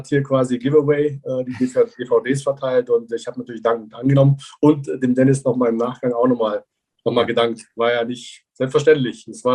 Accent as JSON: {"language": "German", "region": "Bavaria", "country": "Germany", "said": "hier bei uns damals im Allgäu, ich komme aus dem Allgäu übrigens."}